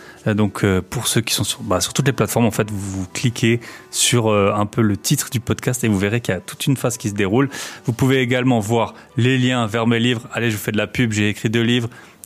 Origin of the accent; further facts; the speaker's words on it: Grand Est, France; moi, je suis, comme vous le savez, je suis alsacien.